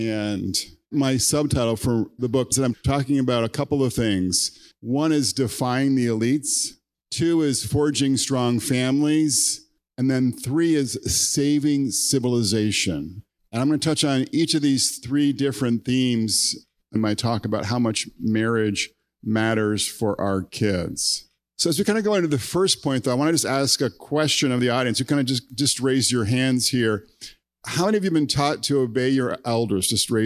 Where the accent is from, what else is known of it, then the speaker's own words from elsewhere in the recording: Connecticut, United States; how it's kind of playing out too on a college campus in the state where I grew up in Connecticut.